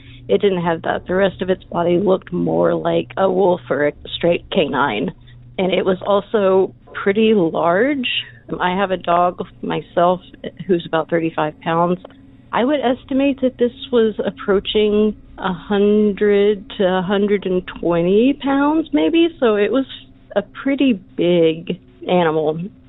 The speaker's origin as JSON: {"language": "English", "region": "Texas", "country": "United States", "said": "I'm from Texas."}